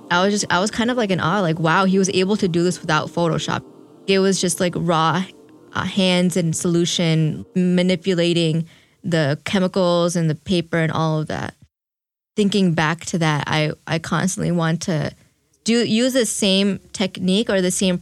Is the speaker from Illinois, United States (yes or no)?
yes; Chicago, Illinois, United States; now in Detroit, United States; I am 22 years old. I'm from Chicago, but I live in Detroit now.